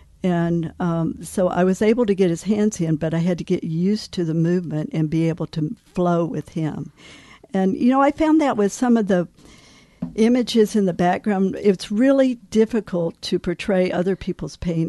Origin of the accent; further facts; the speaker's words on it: Lubbock, Texas, United States; now in Tucson, United States; No, I grew up in Lubbock, Texas. I got my bachelor's degree there, my bachelor's of fine arts.